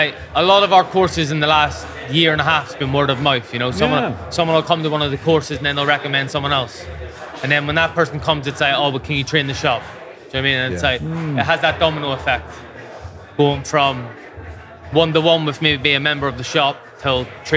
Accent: Belfast, Northern Ireland, United Kingdom; I'm from the Shankill Road, which is 15 minutes north of here. And like, it's one of the, probably the most run down areas in Northern Ireland.

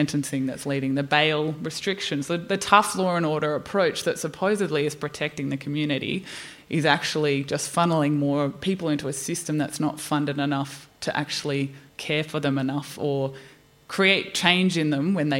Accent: Northern Territory, Australia; I'm from the Northern Territory

